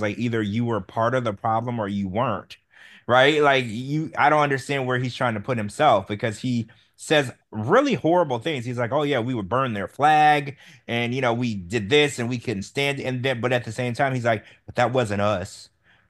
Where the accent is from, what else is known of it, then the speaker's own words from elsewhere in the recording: Louisiana, United States; I grew up in Louisiana. Everybody eats pork and crawfish and shrimp and crabs, or lobster or crab, frog legs. You know, everybody eats weird stuff down there.